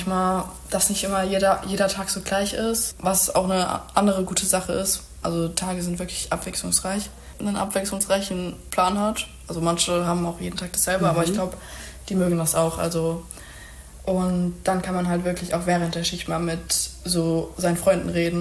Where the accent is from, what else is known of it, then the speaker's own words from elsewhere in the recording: Germany; ja, woher kommst du eigentlich? Und dann meinte ich immer so, ja, Deutschland